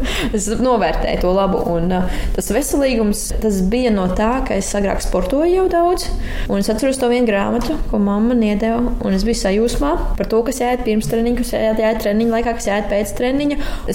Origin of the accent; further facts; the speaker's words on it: Talsi, Kurzeme, Latvia; es saku, es no Talsiem